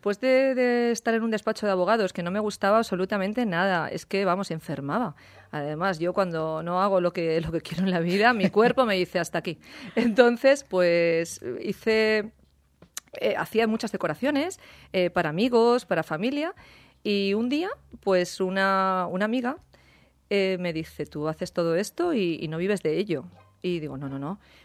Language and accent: Spanish; Requena, Valencian Community, Spain; yo soy de Requena, que es un pueblecito que está, bueno, pueblecito ahora es muy grande, ya tiene muchos habitantes ya, sí que es verdad. Está pues como a 67 kilómetros de Valencia y dirección hacia Madrid.